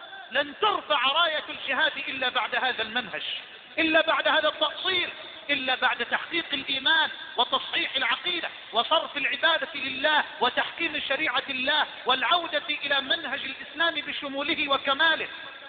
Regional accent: Egypt

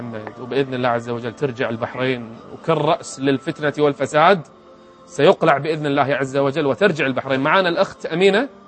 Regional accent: Riyadh, Riyadh Province, Saudi Arabia; أنا لما أروح الرياض رايح ديرتي،

